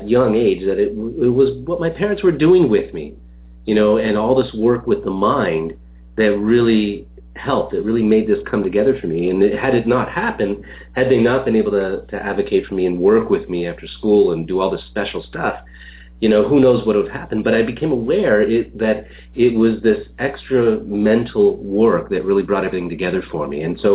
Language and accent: English; Canada; I grew up in Canada in a relatively small town.